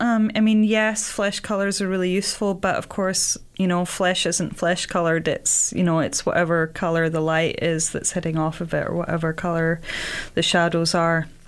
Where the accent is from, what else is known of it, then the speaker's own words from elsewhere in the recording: Glasgow, Scotland, United Kingdom; From Glasgow, yeah.